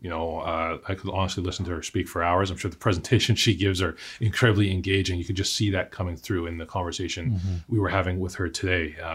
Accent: Port Coquitlam, British Columbia, Canada; that happened in my hometown of Port Coquitlam, you know, and that rocked the city to its core

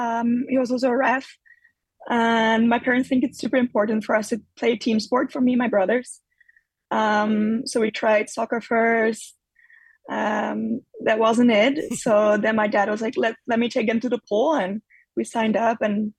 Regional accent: Nijverdal, Overijssel, Netherlands; So I'm from Nijverdal. It's like a small town in the east of the Netherlands. I like to say it's close to Germany. Then people get like an idea of where it is. But it's like far away from Amsterdam.

